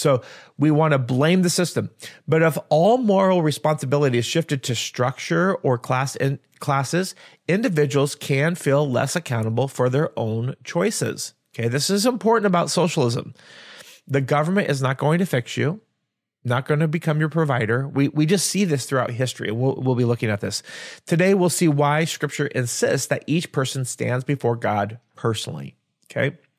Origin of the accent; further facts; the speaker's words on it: Washington, United States; So, you know, I was raised in the Yakima Valley.